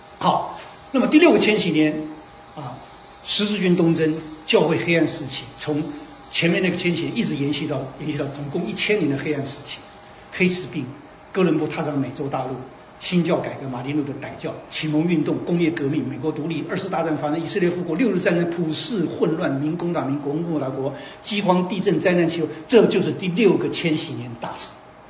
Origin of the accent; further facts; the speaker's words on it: China; 那我们中国人说